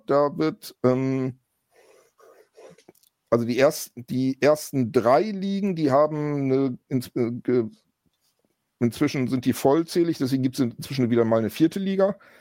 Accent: Lower Saxony, Germany; born there; also born or lived in Hamburg; weil ich bin ja gebürtiger Niedersachse. Ich bin, also meine Hamburger Zeit, da war ich schon erwachsen

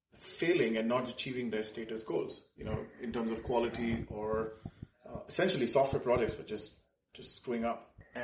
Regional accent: India; moved away as an adult; now in United States; So I am originally from India. And I used to work for a very large global company in the U.S. before coming here.

